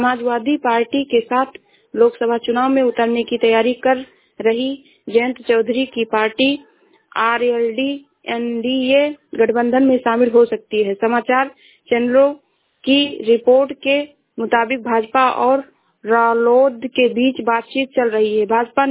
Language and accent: Hindi; Uttar Pradesh, India; मैं जिला श्रावस्ती से हूँ।